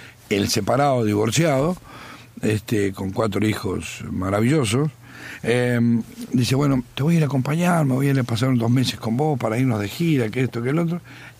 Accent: Zapala, Neuquén, Argentina; cuando yo era pequeño, a los 6, a los 10, a los 12, a los 15, yo era la risa de mi pueblo, en Neuquén, en Argentina, en Zapala, en mi pueblo

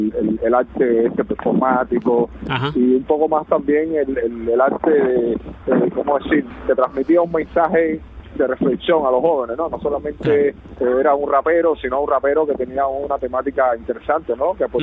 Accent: Cuba; now in Miami, United States; como profesionales y como cubanos también que somos, y viendo las necesidades que hay acá en Miami

